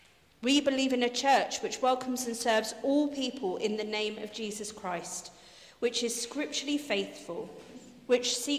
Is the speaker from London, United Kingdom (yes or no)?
yes; London, United Kingdom; as a person born and raised in Southeast London, I feel privileged to live in an area rich in diversity.